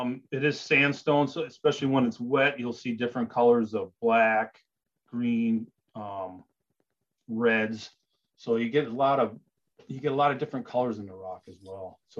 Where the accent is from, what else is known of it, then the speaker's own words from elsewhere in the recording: Marquette, Michigan, United States; And I grew up in Marquette, and this opportunity came up to work at Pictured Rocks, and plus got me a little closer to home.